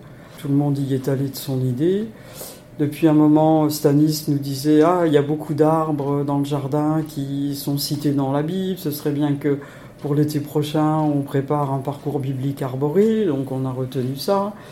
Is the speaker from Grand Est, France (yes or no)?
yes; Grand Est, France; Moi, je suis originaire de Lorraine, parce qu'on me dit que je n'ai pas l'accent d'ici, donc je précise tout de suite. Je suis originaire de Lorraine. J'ai épousé un bergeracois et nous sommes venus habiter ici après nos retraites